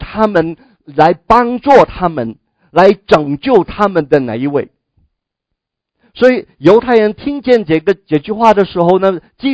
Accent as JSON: {"language": "Chinese", "country": "China", "second_language": "Chinese", "said": "我的国语是不标准的，所以有时候要听清"}